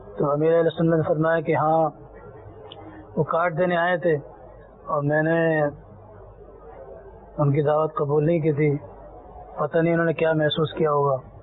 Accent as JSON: {"language": "Urdu", "town": "Sukkur", "region": "Sindh", "country": "Pakistan", "said": "میرا تعلق سکھر سے ہے."}